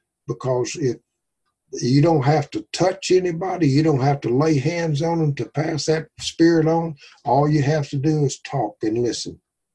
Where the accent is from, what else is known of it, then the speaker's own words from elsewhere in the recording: Arkansas, United States; David's originally from Louisiana, and of course I'm from Arkansas, so it's, don't like it cold weather.